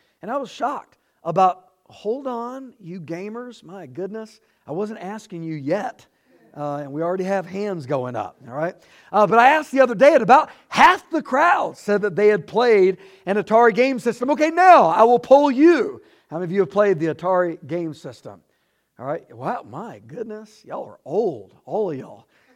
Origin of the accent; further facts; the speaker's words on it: Texas, United States; headquartered in my home state of Texas.